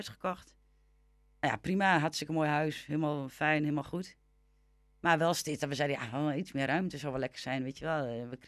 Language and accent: Dutch; Borne, Overijssel, Netherlands; Ik kom uit Borne.